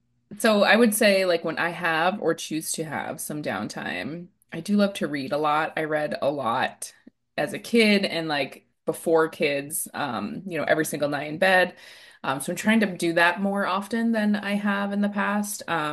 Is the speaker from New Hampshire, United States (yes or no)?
yes; New Hampshire, United States; now in Connecticut, United States; So I live in Connecticut, but my heart, I'm originally from New Hampshire.